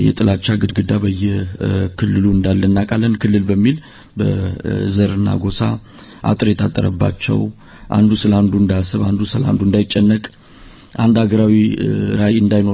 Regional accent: Hawassa, Sidama, Ethiopia; እንግዲህ ቶልጅም ያደኩት አዋሳ ከተማ ነው።

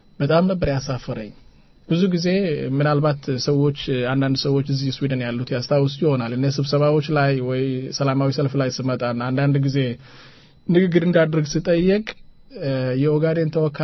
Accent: Degehabur, Somali Region, Ethiopia; እኔ ትዝ ይለኛል ህፃን ልጅ ሆኜ ደጋሃቡር ነው የተወለድኩት።

